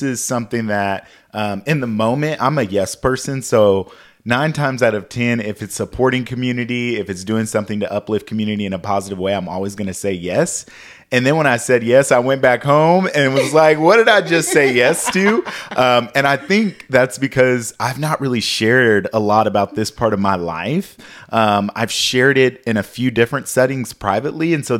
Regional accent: Fort Sill, Oklahoma, United States; born there; also born or lived in Lawton / Las Vegas; I was born in Fort Sill, Oklahoma. My father served in the military in the Army, and so was born in Fort Sill, Oklahoma, spent a little bit of time in Lawton, Oklahoma.

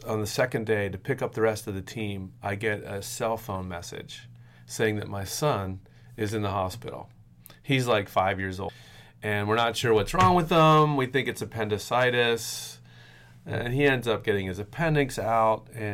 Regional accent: Maryland, United States; Keep in mind, we're from Maryland, right? So, you know, East Coast Church, Mexico is a significant travel distance for us.

